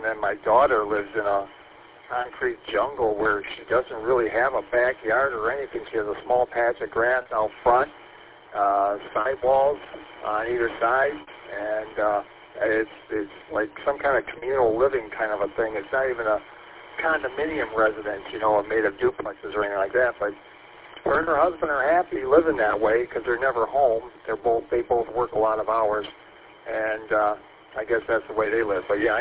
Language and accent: English; St. Clair Shores, Michigan, United States; I grew up in St. Clair Shores, just, you know, a few miles north of Detroit there along the lakefront there.